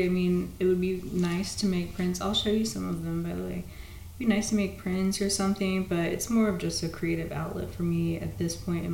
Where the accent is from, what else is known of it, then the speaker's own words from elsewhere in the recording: Texas, United States; I'm originally from West Texas, so it's flat and windy and ugly and full of mesquite trees.